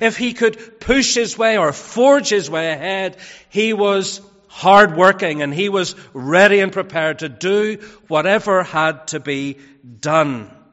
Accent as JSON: {"language": "English", "town": "Belfast", "region": "Northern Ireland", "country": "United Kingdom", "tie": "born or raised there", "said": "Whenever I was younger, growing up in Belfast, we used to refer to certain Christians as being clean living."}